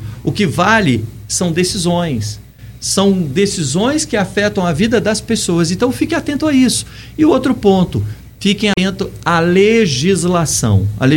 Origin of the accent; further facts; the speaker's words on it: Carmo do Rio Claro, Minas Gerais, Brazil; born there; E é incrível estar no sul de Minas, né? Porque eu nasci em Carmo do Rio Claro